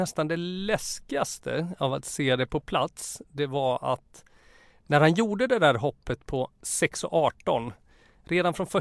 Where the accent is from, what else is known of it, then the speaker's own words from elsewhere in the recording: Borås, Västra Götaland County, Sweden; Jag är från Borås så jag känner mig väldigt hemma.